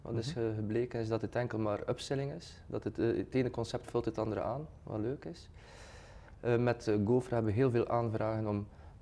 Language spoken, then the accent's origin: Dutch; Bruges, West Flanders, Belgium; En ik ben afkomstig van Brugge, misschien hoor je het wel.